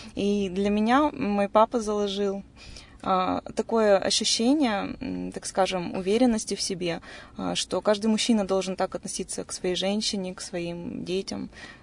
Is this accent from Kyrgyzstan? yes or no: no; Yekaterinburg, Sverdlovsk Oblast, Russia; Я родилась в Екатеринбурге. Жила здесь с рождения.